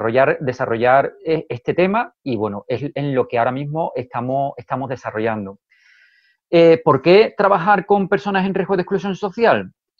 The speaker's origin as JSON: {"language": "Spanish", "region": "southern Spain", "country": "Spain", "said": "que soy del sur de España y aquí hablamos muchísimo"}